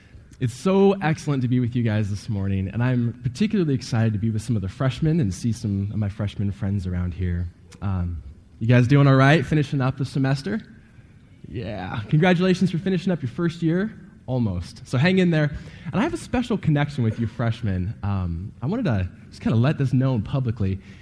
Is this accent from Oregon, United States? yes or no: yes; Portland, Oregon, United States; I'm from Portland, Oregon.